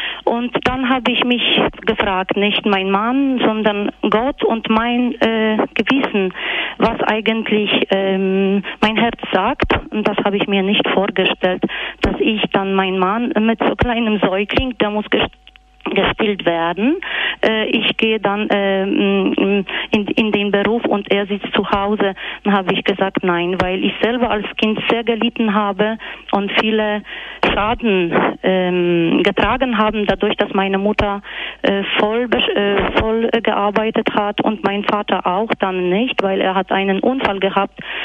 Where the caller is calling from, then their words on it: Switzerland; ich rufe aus der Schweiz, selber bin keine Schweizerin.